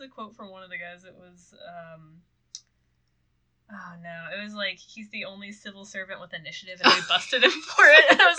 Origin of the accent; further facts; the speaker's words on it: Minnesota, United States; Again, we're from Minnesota.